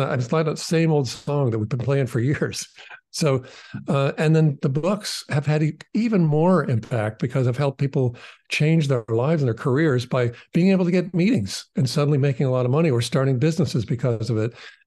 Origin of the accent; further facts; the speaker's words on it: New England, United States; And I grew up in New England, where and we, I became part of the town's fife and drum corps.